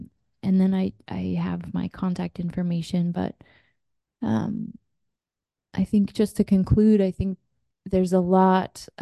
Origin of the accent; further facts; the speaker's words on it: Juneau, Alaska, United States; I was born and raised over in Juneau and have been practicing nursing in Alaska, but came back for 13 years now.